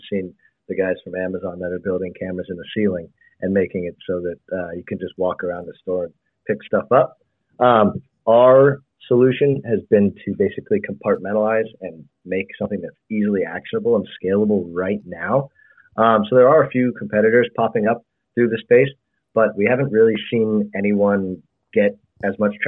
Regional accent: California, United States; So I grew up in the Bay Area. I've been going to those games my whole life

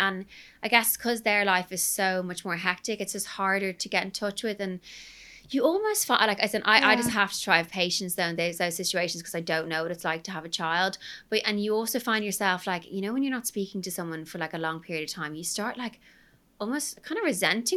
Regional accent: Ireland; speaking of Irish people in Love Island, I'm Irish and I struggle to understand him.

